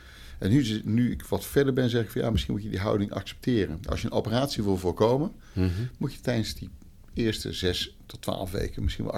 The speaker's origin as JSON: {"language": "Dutch", "country": "Netherlands", "said": "Dat we gewoon dat als Nederlanders weer inbrengen."}